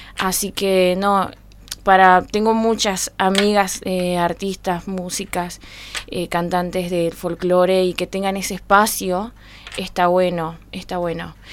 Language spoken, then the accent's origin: Spanish; Tartagal, Salta, Argentina; Nacida, bautizada, comulgada, confirmada y casada en la ciudad de Tartagal.